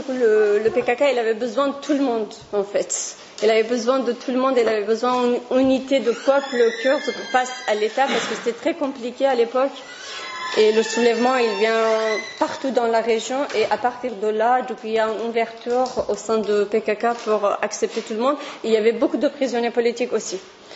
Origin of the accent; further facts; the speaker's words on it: Kurdistan, Iran; French is a second language; quand je viens de Kurdistan, de l'Iran